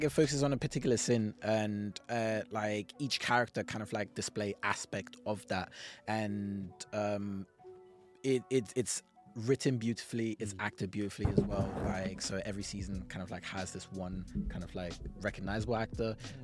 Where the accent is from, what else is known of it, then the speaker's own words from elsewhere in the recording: Texas, United States; Yeah, I was just saying from Texas.